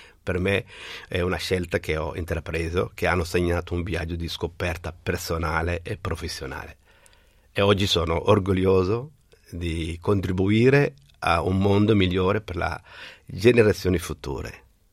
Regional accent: Somalia; now in Italy; da ragazzino in Somalia ho cominciato già i miei connazionali che di dare una mano, e poi sono arrivato

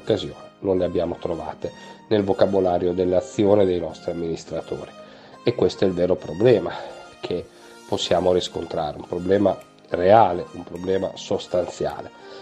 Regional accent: Emilia-Romagna, Italy; le endemiche situazioni di fragilità della mia terra, essendo io romagnolo.

